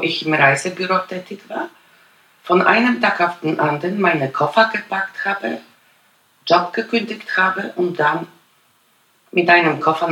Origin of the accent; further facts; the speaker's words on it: Poland; Auf jeden Fall, ich komme aus Polen.